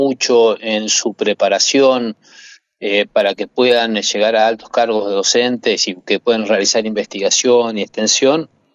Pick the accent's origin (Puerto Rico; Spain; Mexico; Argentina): Argentina; Crespo, Entre Ríos; Sí, soy de Crespo.